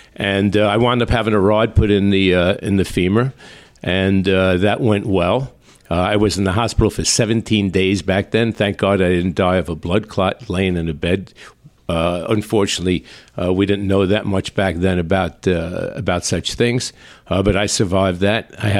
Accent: Brooklyn, New York, United States; I grew up in Brooklyn, the streets of Brooklyn.

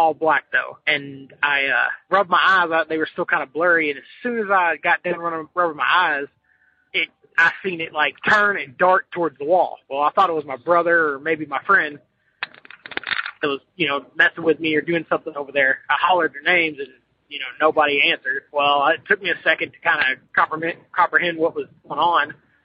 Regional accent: Louisville, Kentucky, United States; I'm from Louisville, Kentucky, and I had an experience when I was in high school.

